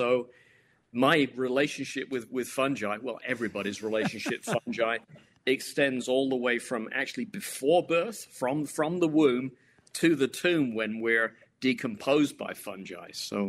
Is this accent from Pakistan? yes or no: no; United Kingdom; I grew up in the United Kingdom.